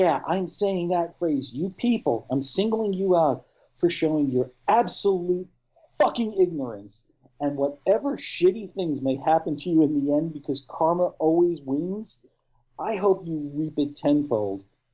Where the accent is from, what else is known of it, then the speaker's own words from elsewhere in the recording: New York, United States; I'm from New York, goddammit.